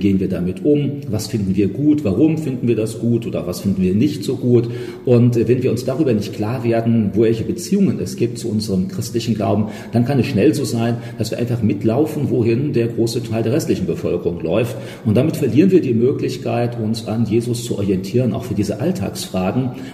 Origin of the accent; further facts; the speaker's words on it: Germany; Ja, also ich komme aus Deutschland und da lebe ich eben auch.